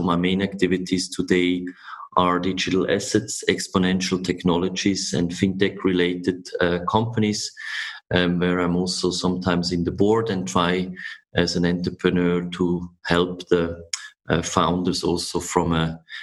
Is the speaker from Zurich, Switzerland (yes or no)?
yes; Zurich, Switzerland; I'm born and raised in Zurich.